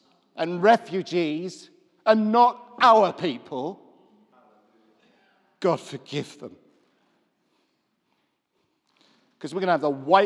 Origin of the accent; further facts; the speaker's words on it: England, United Kingdom; now in Scotland; I would just talk to people as they walked past as an Englishman in the independent city of Scotland and just welcome anybody that would come in the building.